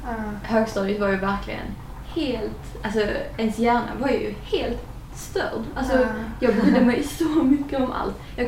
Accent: Ystad, Skåne, Sweden; Jag kom ju från Ystad, vilket är en rätt rik stad.

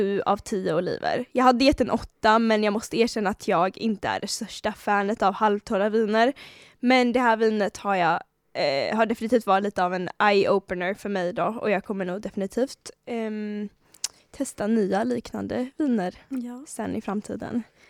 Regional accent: Sweden; born there; jag är ju så här halvasiat. Och asiater vet ju alla att, jag är ju född i Sverige

